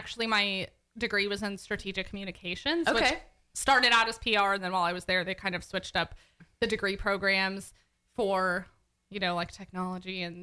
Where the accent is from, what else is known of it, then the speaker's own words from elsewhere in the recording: Oklahoma City, Oklahoma, United States; I did. I've lived in Oklahoma all my life. So I grew up in Northwest Oklahoma City, and then I went to Oklahoma State in Stillwater.